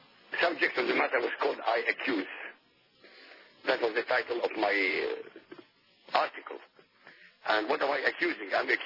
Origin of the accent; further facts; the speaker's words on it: Iraq; born there; first language Arabic; English is a second language; Well, I was born in Iraq, so my mother tongue is Arabic.